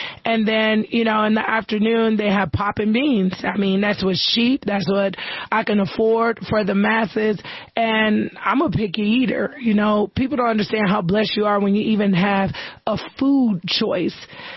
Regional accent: United States; but it was 2 miles for me as an American.

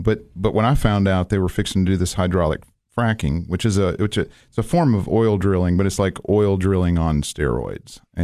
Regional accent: Tennessee, United States; I grew up in East Tennessee. Well, my parents moved around quite a bit, but probably as far as biology, environmental science and stuff, when we lived on farms in East Tennessee, it had a big impact on me.

